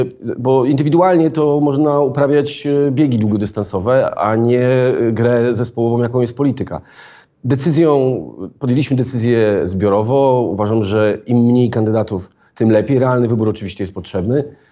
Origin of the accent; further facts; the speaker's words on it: Szczecin, West Pomeranian Voivodeship, Poland; Ja jestem ze Szczecina.